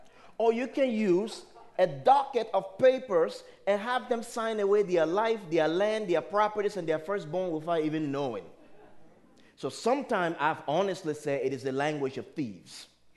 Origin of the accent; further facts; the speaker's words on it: Liberia; English is a second language; now in United States; I come from Africa, Liberia. We grew up speaking dialects. And then later on, you learn English. And then here in America, I learned and studied Greek, Hebrew, and a little bit of Aramaic.